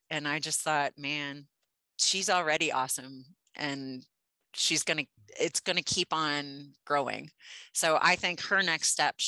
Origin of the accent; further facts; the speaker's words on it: Midwest, United States; so I grew up in the Midwest in a big time fishing family.